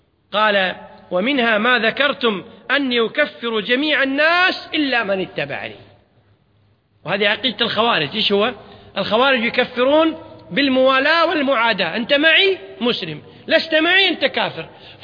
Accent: Kuwait; ومع الأسف موجودة في بعض المساجد عندنا في الكويت، يوجبونها من الهند ويوزعونها في المساجد

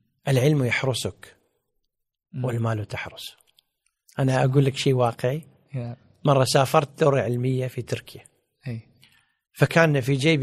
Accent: Kuwait; يعني تخيل معي الآن مثلا عندنا في الكويت عدد المواطنين والمقيمين قرابة 4 ملايين.

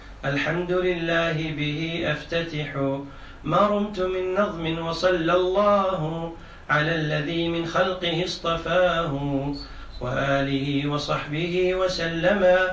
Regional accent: Kuwait; وحد عندنا في الكويت في ناس إذا صار يقرأ ويكتب يظن نفسه عالم

